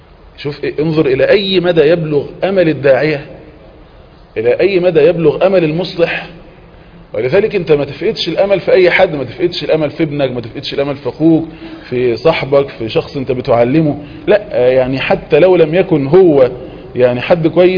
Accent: Egypt

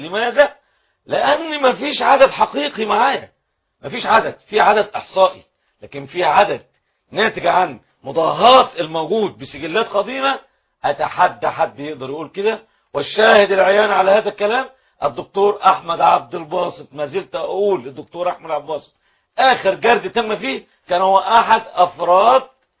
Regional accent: Egypt; التراث عندنا في مصر بنشحز عليه

